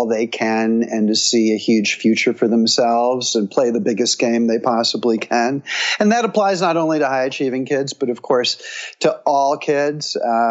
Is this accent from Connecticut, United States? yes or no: yes; Greenwich, Connecticut, United States; I was raised in Greenwich, Connecticut, which is about 30 minutes outside of New York City. My parents were immigrants escaping the Nazis in World War II.